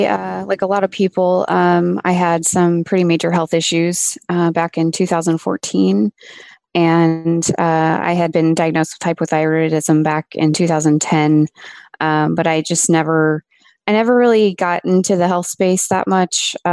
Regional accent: Midwest, United States; I'm from the Midwest originally, and we decided to leave and move to Arizona for a year.

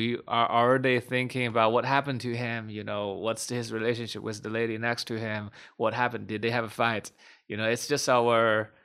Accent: China; English is a second language; But in my home country, China, where it's right now the largest mobile game market

